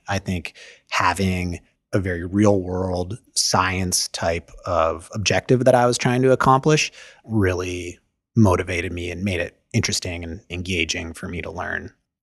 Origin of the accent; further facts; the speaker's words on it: Fairbanks, Alaska, United States; I'm from Fairbanks, Alaska.